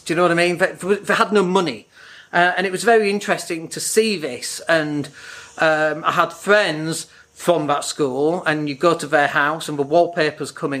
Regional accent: Leeds, Yorkshire and the Humber, United Kingdom; And so living in Leeds and growing up in Leeds, you know, I was bullied as a kid.

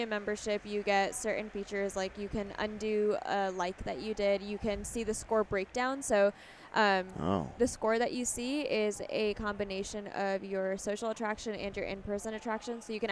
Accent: Pakistan; especially coming from my background. I'm Pakistani.

